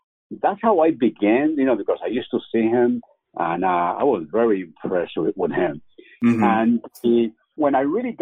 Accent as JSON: {"language": "English", "town": "New York City", "region": "New York", "country": "United States", "tie": "born or raised there", "also_born_or_lived": "Puerto Rico", "said": "Somewhere. Yeah. And then I grew up in the South Bronx."}